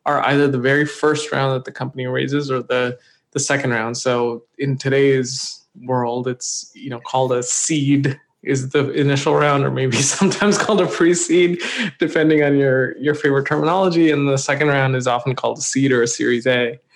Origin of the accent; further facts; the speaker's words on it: Maryland, United States; also born or lived in India / Utah; now in California, United States; So I'm originally from India. I grew up all over the U.S. Actually, I grew up. We spent a bunch of time in Utah, and then I primarily grew up in Maryland in the D.C. suburbs. And then I've been in California now for almost 20 years